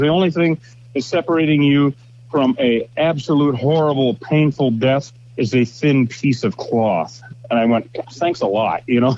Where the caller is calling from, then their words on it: Bisbee, Arizona, United States; I am in the beautiful Cochise County in southeastern Arizona. I am in Bisbee, the best kept secret in the country.